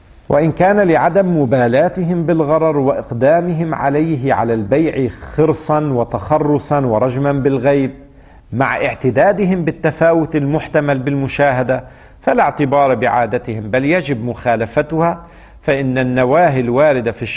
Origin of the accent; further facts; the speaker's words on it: Lebanon; now in Iran; عندنا في لبنان لا تقدر بالوزن، ضمة، يعني تأخذ ضمة تربطها ويضعها البائع